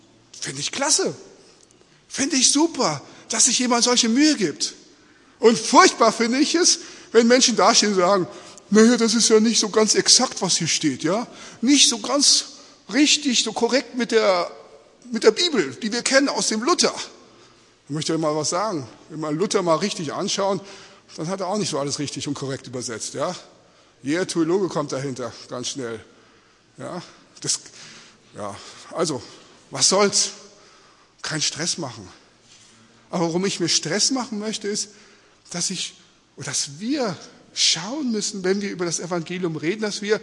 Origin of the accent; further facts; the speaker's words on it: Australia; born there; German is a second language; Mutter kommt aus Peru. Geboren bin ich in Australien.